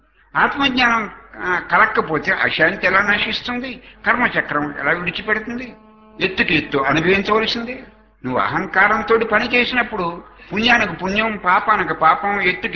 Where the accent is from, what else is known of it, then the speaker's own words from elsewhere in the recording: Korikollu, Andhra Pradesh, India; మాది ఈ ఊరు కాదు, మాది కోరికొల్లు.